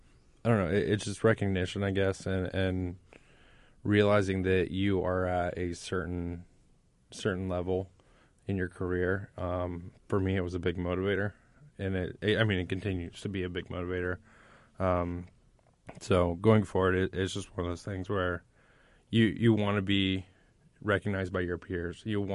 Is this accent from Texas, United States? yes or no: no; Anderson, Indiana, United States; And I'm from Anderson. So it was actually up there.